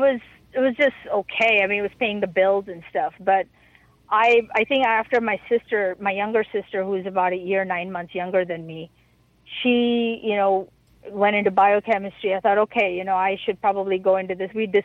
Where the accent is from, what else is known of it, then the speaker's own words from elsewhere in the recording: India; I'm from India.